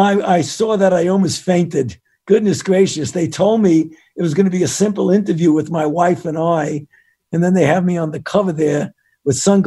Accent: New York, United States; Well, I'm a New Yorker myself, and I know what smoke is, too.

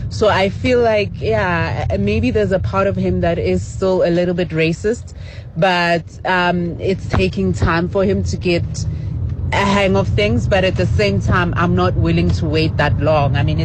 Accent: South Africa; English is a second language; I'm South African. I'm an African.

